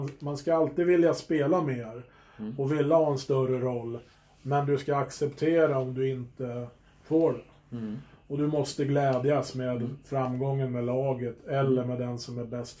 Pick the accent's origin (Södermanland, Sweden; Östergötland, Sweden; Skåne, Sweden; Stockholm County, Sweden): Södermanland, Sweden; Eskilstuna; jag är ju från Eskilstuna